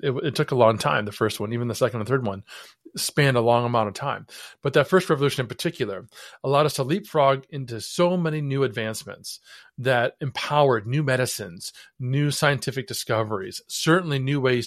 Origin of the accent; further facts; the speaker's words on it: Ohio, United States; I grew up in Northern Ohio, very near to where Thomas Edison grew up.